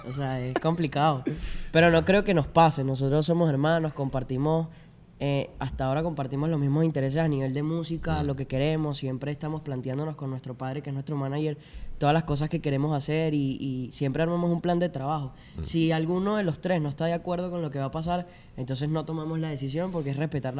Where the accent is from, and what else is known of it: Venezuela